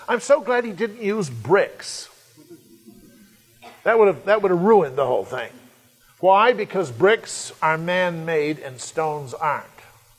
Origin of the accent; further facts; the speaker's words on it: New England, United States; Now, I come from New England, and we have some wonderful stone fences up in our part of the world.